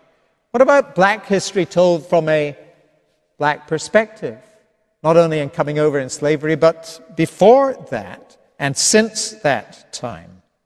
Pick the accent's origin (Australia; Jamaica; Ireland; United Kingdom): United Kingdom; Scotland; now in United States; now an American citizen, by the way, 20 years ago, just this month. I'm proud of that fact. But growing up in Scotland